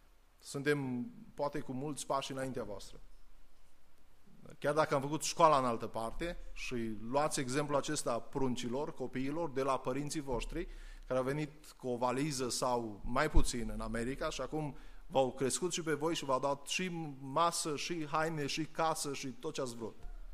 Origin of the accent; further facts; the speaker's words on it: Romania; Nu pentru că suntem români